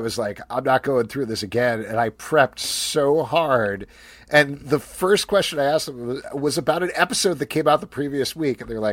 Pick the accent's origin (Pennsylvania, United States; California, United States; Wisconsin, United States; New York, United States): New York, United States; New York City; born there; I was born in Mount Sinai Hospital in Manhattan.